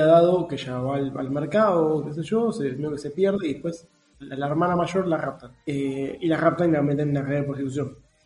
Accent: Argentina; la gente se olvida que los argentinos también somos collas.

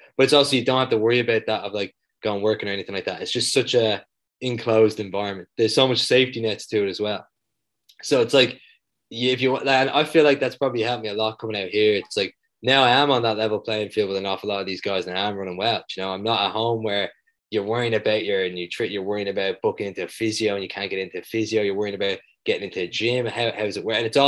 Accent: Dublin, Leinster, Ireland; I am from Dublin. It's my home. Like, I'm born and bred at Dub.

